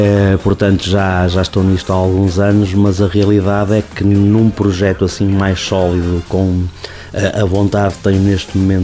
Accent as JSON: {"language": "Portuguese", "town": "Guimarães", "region": "Braga", "country": "Portugal", "tie": "born or raised there", "said": "eu sou natural de Guimarães"}